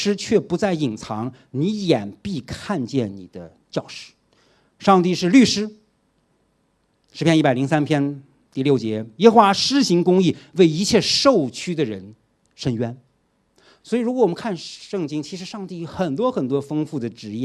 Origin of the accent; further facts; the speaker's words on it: China; 如果有时候我们中国人的话讲，看到一些壮观的景象，我们会说鬼斧神工